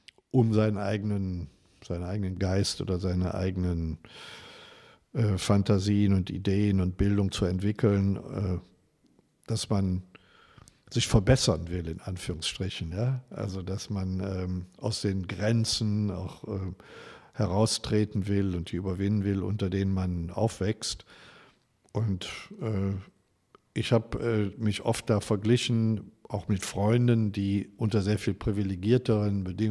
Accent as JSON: {"language": "German", "town": "Neuss", "region": "North Rhine-Westphalia", "country": "Germany", "tie": "born or raised there", "said": "ich bin in Neuss hier im Rheinland zur Schule gegangen, aufs Gymnasium, Theodor-Schwann-Gymnasium."}